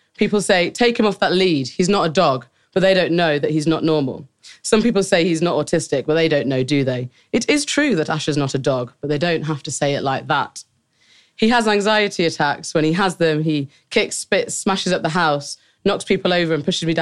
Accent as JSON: {"language": "English", "town": "Birmingham", "region": "West Midlands", "country": "United Kingdom", "tie": "born there", "said": "I was born in Birmingham in an area called Handsworth. I don't know if anyone knows it, but it's a very black and Asian area."}